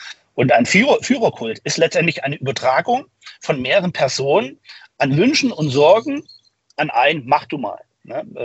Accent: Germany; ich bin zwar jüdischer Abstammung, aber ich bin in der DDR aufgewachsen und habe eine christliche Prägung

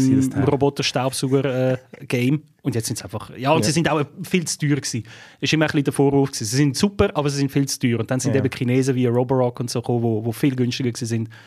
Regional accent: Switzerland; bei uns in der Schweiz

